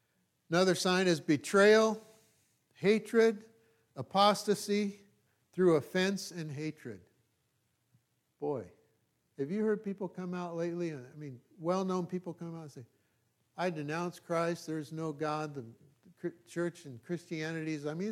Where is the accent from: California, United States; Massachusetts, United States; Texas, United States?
California, United States; So I grew up in this country. I grew up in California. I was born in Sacramento. I've always been in California.